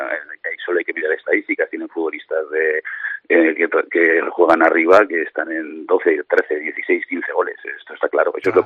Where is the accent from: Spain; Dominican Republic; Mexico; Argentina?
Spain; Huesca, Aragon; Bueno, yo soy de Huesca y me siento muy muy representado con el club y me gusta Huesca desde niño.